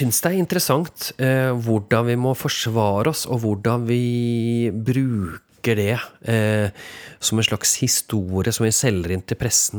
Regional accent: Telemark, Norway; og siden jeg kom fra Telemark, så spiller jeg den riktigere fordi jeg derfra.

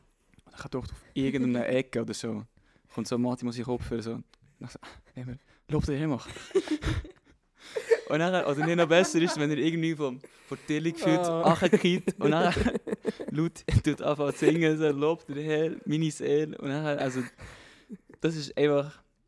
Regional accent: Netherlands; German is a second language; Ich bin Holländer, ja

